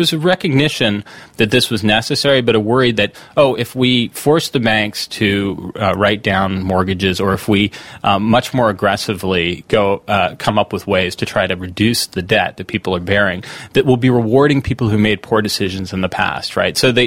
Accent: Connecticut, United States; When Joe Lieberman, my home state senator, essentially killed off the public option

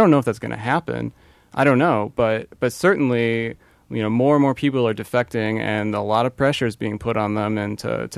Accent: Chicago, Illinois, United States; I'm from Chicago originally, so it was kind of amazing for that.

